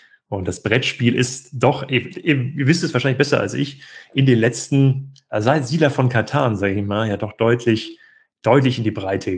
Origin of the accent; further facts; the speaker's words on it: North Rhine-Westphalia, Germany; Ich komme ja gar nicht aus dem Süden. Ich bin ja eigentlich aus Nordrhein-Westfalen, habe in Göttingen studiert